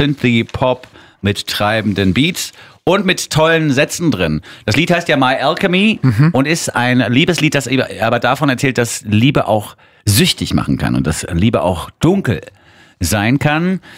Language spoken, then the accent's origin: German; Switzerland; als Schweizer habe ich dir schon öfter gestanden, dass ich da drauf stehe.